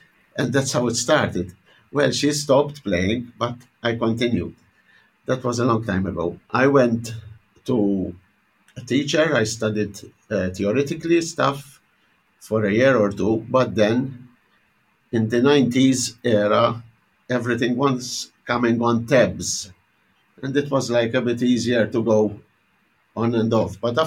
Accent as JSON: {"language": "English", "country": "Malta", "tie": "born or raised there", "said": "Yes, I'm Maltese. I grew up in Malta."}